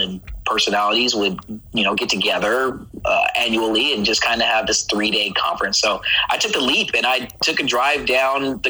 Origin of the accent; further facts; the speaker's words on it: San Diego, California, United States; listening as a kid growing up in San Diego.